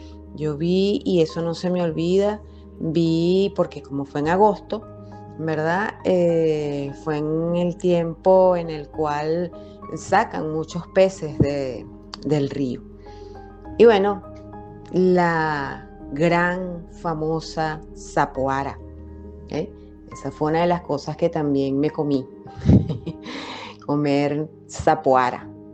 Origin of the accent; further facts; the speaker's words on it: Maracay, Aragua, Venezuela; also born or lived in Upata; yo nací en Upata y por circunstancias mandaron a mi papá acá a Aragua, a Maracay. Y cuando llegaron conmigo en brazos de 5 meses apenas, pues mamá dijo, ya, hasta aquí y aquí vivo